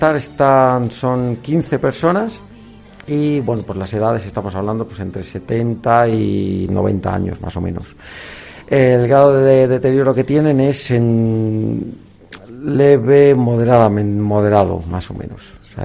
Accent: Madrid, Community of Madrid, Spain; born there; now in Zamora, Spain; soy terapeuta ocupacional de aquí de Alfa Zamora. Yo nací en Madrid, pero mi familia es de Cádiz, con lo cual yo digo que soy de allí, y porque es donde más cómodo me siento. Tengo 35 años y llevaré pues unos 5 años aquí en Zamora

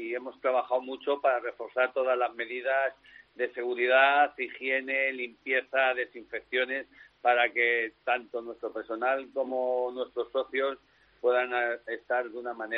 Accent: Madrid, Community of Madrid, Spain; Tener en cuenta que yo soy de Madrid, por lo tanto llevo 15 días de retraso con respecto a vosotros.

